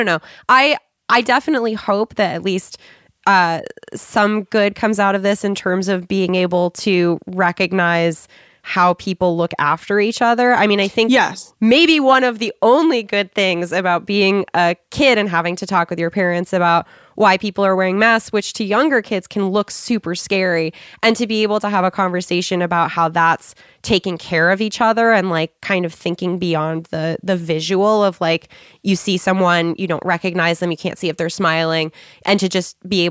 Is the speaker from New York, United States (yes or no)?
yes; New York, United States; I grew up in the West Village.